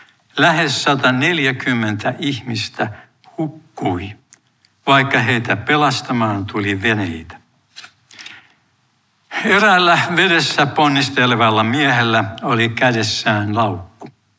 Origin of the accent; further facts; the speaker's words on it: Tampere, Pirkanmaa, Finland; Lapsuuteni ja nuoruuteni kotikaupungissa Tampereella